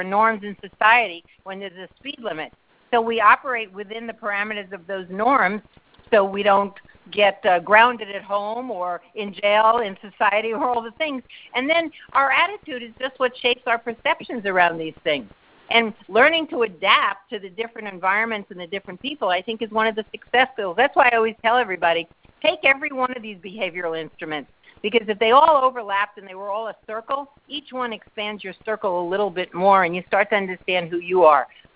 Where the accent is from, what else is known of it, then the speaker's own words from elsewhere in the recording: New York, United States; I'm from New York, so I'm a very direct person.